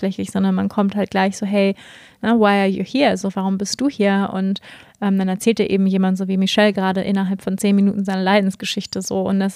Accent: Germany; wir als Deutsche sind da ja sehr particular, ja sehr besonders, was unsere Frühstückskultur angeht

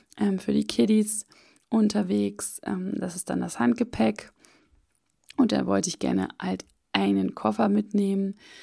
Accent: Hamburg, Germany; Und zwar war ich jetzt eine Woche mit unseren beiden Kindern in meiner Heimat in Hamburg zu Besuch bei meinen Eltern.

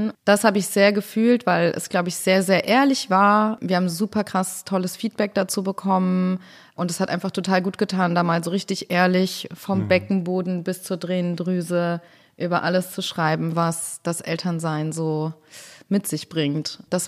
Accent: Mainz, Rhineland-Palatinate, Germany; So, an Mainzer, hi, so. Und, ich komme aus Mainz.

